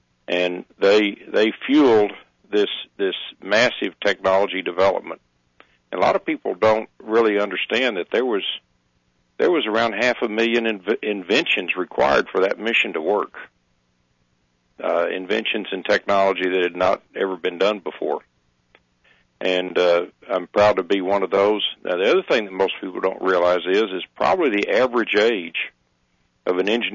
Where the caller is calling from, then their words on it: Dallas, Texas, United States; Yeah, I'm calling from Dallas, Texas.